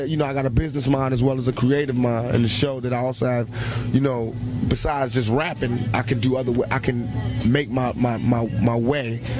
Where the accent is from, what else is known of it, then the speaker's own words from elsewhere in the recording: New York, United States; Because I'm from New York, and I know how they shows is.